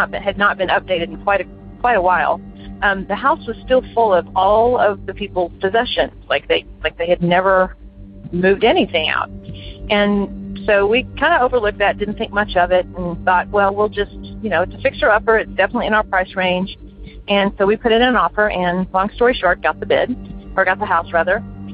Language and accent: English; Houston, Texas, United States; I'm from Houston, Texas.